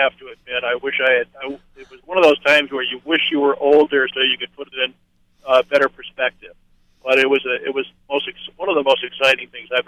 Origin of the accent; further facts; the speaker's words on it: Massachusetts, United States; I'm from Massachusetts, but when I was in the service in the Navy, I saw Frank Robinson play in Baltimore